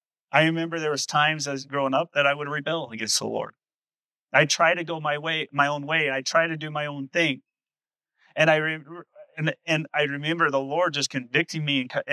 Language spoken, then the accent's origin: English; Utah, United States; I'm from Utah. Not a whole lot of fish in the sea, so to speak